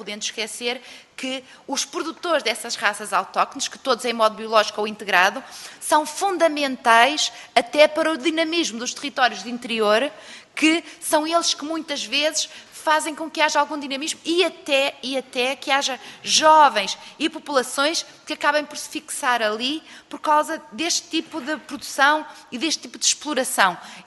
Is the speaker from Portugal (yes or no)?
yes; Arcos de Valdevez, Viana do Castelo, Portugal; mas eu sou de Arcos de Valdevez